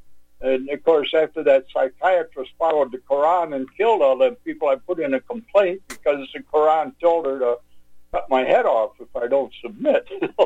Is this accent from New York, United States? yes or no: yes; New York, United States; the doctor would come to the house where I grew up in New York, in a country farm town.